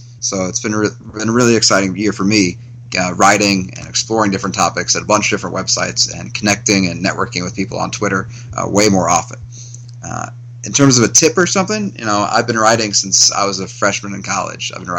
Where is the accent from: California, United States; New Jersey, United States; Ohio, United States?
Ohio, United States; Akron; So yeah, I grew up in Akron, Ohio. I went to undergrad at the University of Dayton in applied mathematical economics.